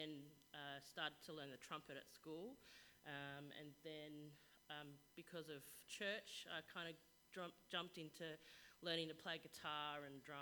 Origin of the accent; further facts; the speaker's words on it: Malaysia; I come from a background from Malaysia.